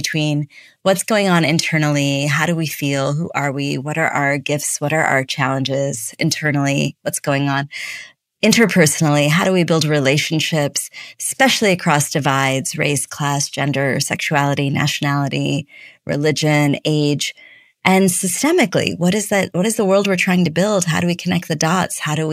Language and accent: English; Chicago, Illinois, United States; So like I said, I grew up in Chicago. My parents immigrated from India in the early 70s.